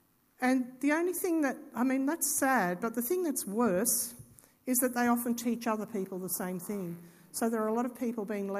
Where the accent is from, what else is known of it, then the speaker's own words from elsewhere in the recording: Victoria, Australia; I come from Victoria, guys. Things are not easy there.